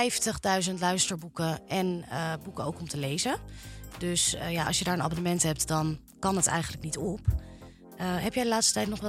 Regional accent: Amstelveen, North Holland, Netherlands; Nou, ik kom oorspronkelijk uit Amstelveen.

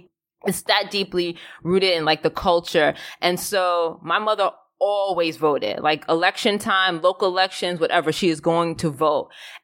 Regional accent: Jamaica; We're Caribbean, we come from Jamaica, and when it's election time, it's a real, real thing.

